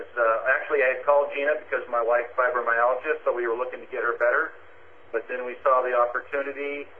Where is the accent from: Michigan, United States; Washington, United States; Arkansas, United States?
Washington, United States; Clayton; We are from Clayton, Washington. We're north of Spokane there.